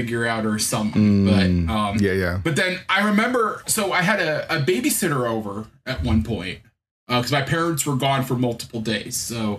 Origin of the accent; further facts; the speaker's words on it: Des Moines, Iowa, United States; And I'm from Des Moines, Iowa. So that was like a 3.5-hour drive, 3 hours if you don't fear the Iowa State Police.